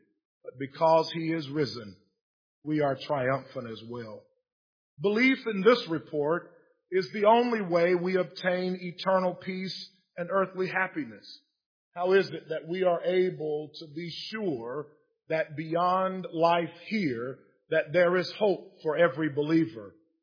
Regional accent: Inman, South Carolina, United States; I remember growing up in Inman, South Carolina, on Bobo Street. You wouldn't know anything about Bobo Street, but I do.

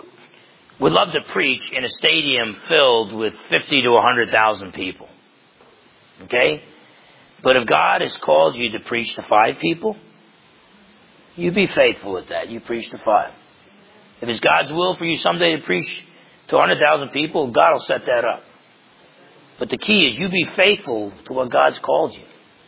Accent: New Jersey, United States; I'm from New Jersey, so it's like half empty and it's got a leak.

